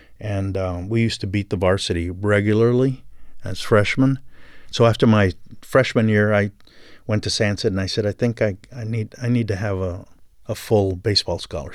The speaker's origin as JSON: {"language": "English", "town": "Tucson", "region": "Arizona", "country": "United States", "tie": "born or raised there", "said": "I was born in Barrio Hollywood. I attended what is now Manzo Elementary School, went to John Spring Junior High, 4 years at Tucson High School, graduated in 1963."}